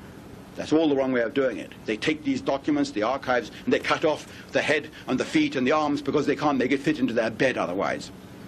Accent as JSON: {"language": "English", "region": "England", "country": "United Kingdom", "said": "it's taken me as an Englishman to come 40 years after the event"}